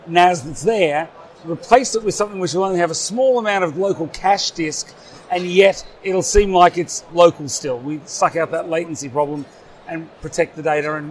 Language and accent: English; Sydney, New South Wales, Australia; accent: Australian; moved away as an adult; now in Europe; I've lived here in Europe for 30 years, despite my silly Australian accent.